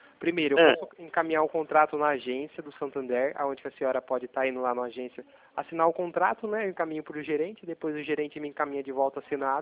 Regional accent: Itatiba, São Paulo, Brazil; eu sou daqui de Itatiba, né? Interior de São Paulo.

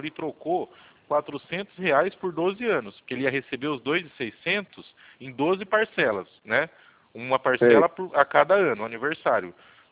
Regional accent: Itu, São Paulo, Brazil; also born or lived in São Bernardo do Campo

